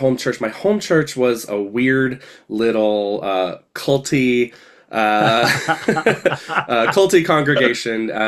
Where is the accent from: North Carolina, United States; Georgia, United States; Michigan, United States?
North Carolina, United States; Asheville; also born or lived in western US; lived out there for I lived out west almost for 20 years, and then the past year I've moved back to my hometown outside of Asheville, North Carolina.